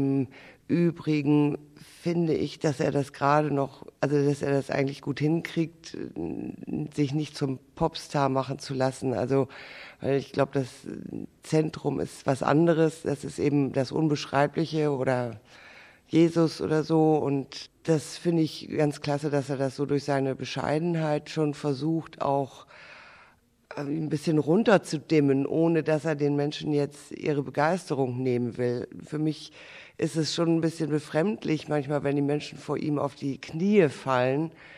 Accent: Hamburg, Germany; ich komme auch aus Hamburg

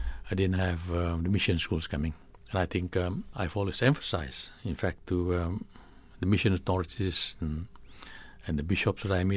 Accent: Sabah, Malaysia; also born or lived in Brunei / London, United Kingdom; moved on back to my home state of North Borneo at that time. It is now Sabah, a state in Malaysia.

